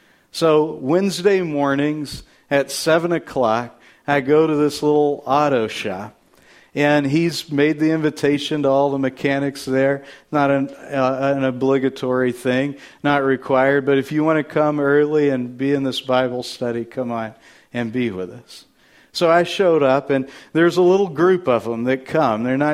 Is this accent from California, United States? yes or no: no; Texas, United States; Now, I grew up in Texas, and I've been in some barns, and I can tell you there's nothing glorious about a barn.